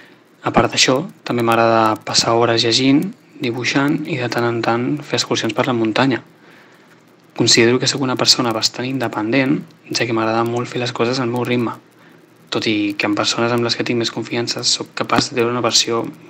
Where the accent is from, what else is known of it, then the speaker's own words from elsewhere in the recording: Sitges, Catalonia, Spain; Soc nascut a Sitges, sempre he viscut aquí